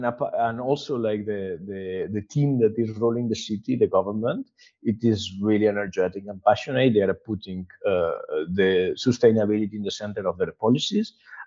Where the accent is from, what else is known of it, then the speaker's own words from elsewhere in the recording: Valencia, Valencian Community, Spain; English is a second language; No, I'm talking to you from my hometown, from Valencia today.